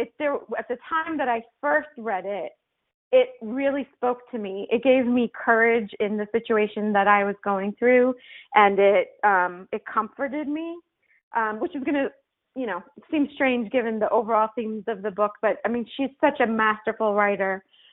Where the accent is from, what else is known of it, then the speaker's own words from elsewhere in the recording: Florida, United States; I grew up in Florida, so they teach this in school.